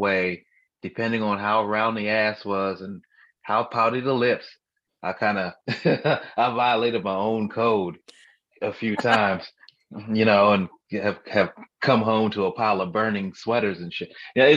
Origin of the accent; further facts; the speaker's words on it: Flint, Michigan, United States; A pimp that I knew growing up. He's a real, like a real pimp. I'm not going to say his name, but I'm from Flint.